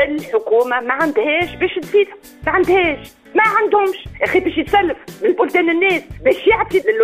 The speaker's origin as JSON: {"language": "Arabic", "country": "Tunisia", "said": "عندنا في تونس"}